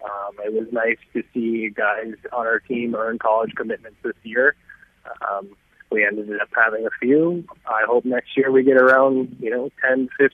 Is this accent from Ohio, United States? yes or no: no; Minnesota, United States; I run a youth hockey camp back in my home state of Minnesota